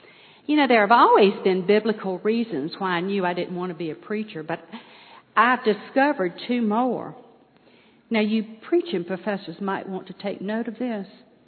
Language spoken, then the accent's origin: English; Charlotte, North Carolina, United States; born there; Now, I was born in Charlotte.